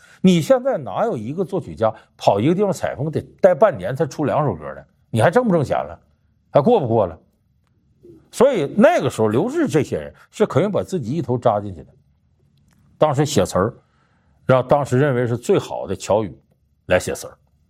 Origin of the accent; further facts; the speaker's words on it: Northeast China, China; 我说我是东北人，我可以自由选择我居住地，但我没权利选择我出生地，我只要在黑土地一出生，我血管里流淌的就是挥之不去的大碴子味儿。